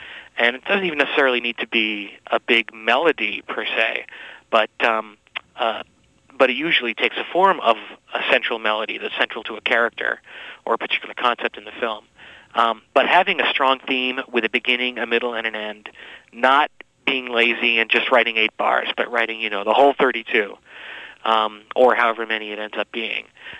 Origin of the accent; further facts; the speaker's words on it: Canada; Well, I grew up in Canada, wanting to be a rock star.